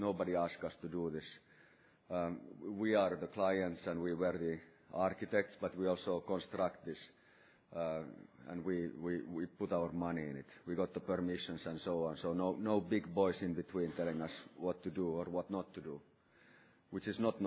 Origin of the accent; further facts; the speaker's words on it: Lapland, Finland; Actually, I grew up in Lapland, the most north part of our country, somehow on the border between the northern forest and the tundra, north of our village. I'm a village person, so to say